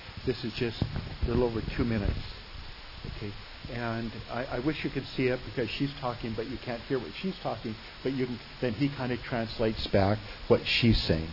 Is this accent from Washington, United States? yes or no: yes; Sumner, Washington, United States; what did it mean to me as a small boy growing up in Sumner, Washington?